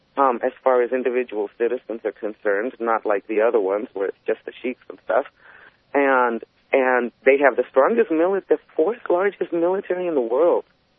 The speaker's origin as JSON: {"language": "English", "town": "New York City", "region": "New York", "country": "United States", "said": "I love Jews. I'm a New Yorker."}